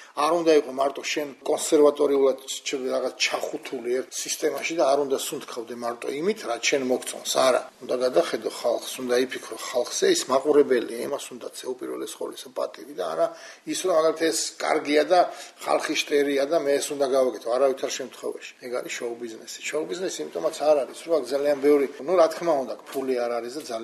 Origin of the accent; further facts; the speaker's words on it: Imereti, Georgia; მე იმერელი ვარ, წარმოშობით, მე ამბები ვიცი იმერეთში